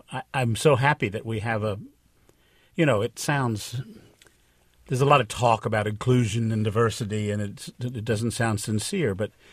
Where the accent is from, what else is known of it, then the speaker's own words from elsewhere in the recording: Cleveland, Ohio, United States; moved away as an adult; now in San Francisco, United States; I came from Cleveland here in 1972.